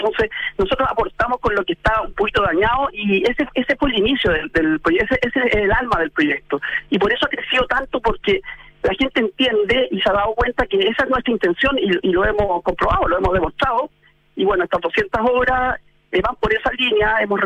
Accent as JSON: {"language": "Spanish", "region": "Valparaíso", "country": "Chile", "tie": "born or raised there", "said": "cuando uno vivió ahí, cuando chico, en Valparaíso"}